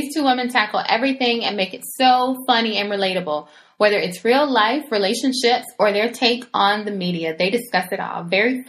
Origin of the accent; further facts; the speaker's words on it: Southern United States, United States; I'm from the South.